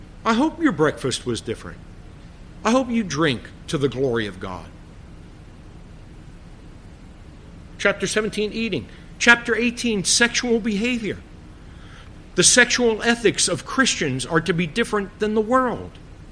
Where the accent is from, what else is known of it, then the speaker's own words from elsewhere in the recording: Bronx, New York, United States; I said, well, I'm from the Bronx. I get milk from a container, right?